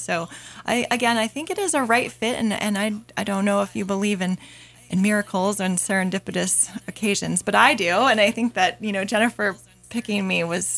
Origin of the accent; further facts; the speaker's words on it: Vermont, United States; born there; I am truly a mountain girl, and I was born in Vermont and ski raced and was raised similar to Mr. Russell. I was very poor growing up